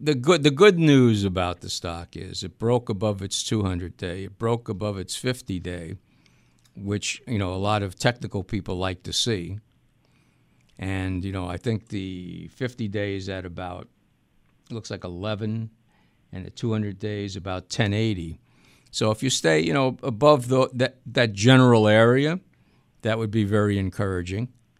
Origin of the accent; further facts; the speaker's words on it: New York City, New York, United States; So I've never been a Bills fan because I'm from New York City, so I was always a New York Giant fan.